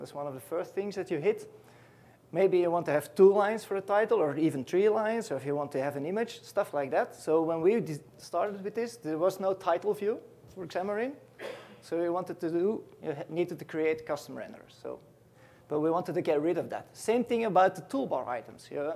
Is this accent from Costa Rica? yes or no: no; Belgium; I'm from Belgium. So if you like beer and chocolates, I'm the guy.